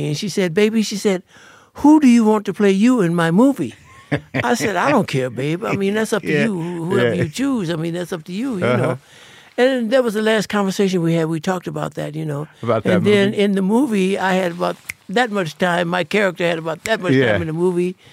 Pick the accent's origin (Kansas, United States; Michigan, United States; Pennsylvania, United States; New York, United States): Michigan, United States; Detroit; I had relatives in Chicago when I was growing up in Detroit.